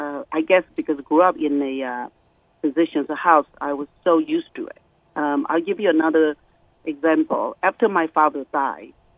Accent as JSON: {"language": "English", "region": "Taichung", "country": "Taiwan", "tie": "born or raised there", "said": "I was born and grew up in Taiwan, in the very central part of Taiwan called Taichung, a small village which is very close to a famous tourist place called Samwon Lake."}